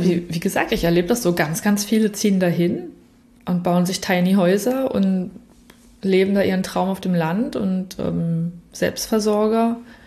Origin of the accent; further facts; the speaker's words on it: Berlin, Germany; Kindheit in Berlin als sehr, als ja, irgendwie war es absolut ruhig damals in Prenzlberg, in Prenzlauer Berg, also wo ich aufgewachsen bin.